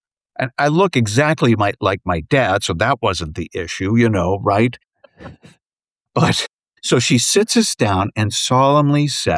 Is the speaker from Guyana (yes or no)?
no; Kitchener, Ontario, Canada; Near Toronto, Ontario, Canada. I was born and raised near Kitchener, which is sort of the Lutheran Mecca of Canada.